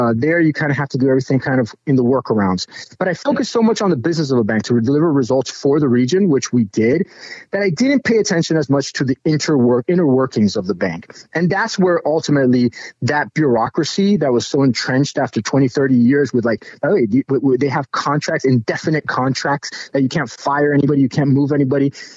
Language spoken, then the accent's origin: English; Miami, Florida, United States; born there; I'm of Latin American descent. I was born in Miami, and I've, you know, worked here all of my life.